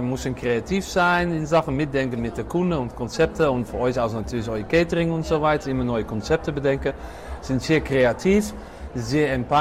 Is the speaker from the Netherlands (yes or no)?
yes; Netherlands; German is a second language; now in Germany; alle Vrienden, man hört das auch ein bisschen. Ich komme aus Holland, aber ich arbeite und wohne seit Jahren in das schöne Deutschland.